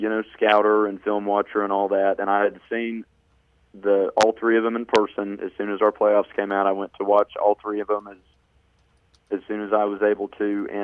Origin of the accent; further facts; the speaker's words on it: Okarche, Oklahoma, United States; And I'm from Okarchee High School, and I did a lot of work with Coach Ray West and Coach Aaron West, and we made a couple state tournaments together.